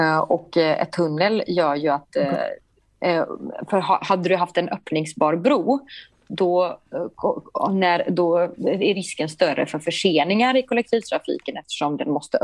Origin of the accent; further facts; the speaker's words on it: Gothenburg, Västra Götaland County, Sweden; Göteborgs hamn som vi äger som göteborgare